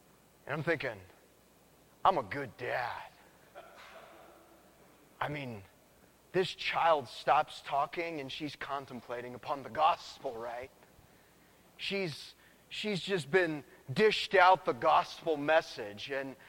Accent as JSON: {"language": "English", "town": "Sacramento", "region": "California", "country": "United States", "tie": "born or raised there", "said": "I grew up in Sacramento. Sacramento is home. And about 7 years ago, my wife and I, we moved down to Southern California"}